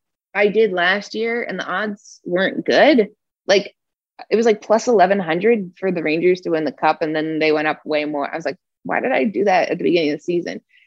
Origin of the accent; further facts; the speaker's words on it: Toronto, Ontario, Canada; I'm from Toronto, so I can say that.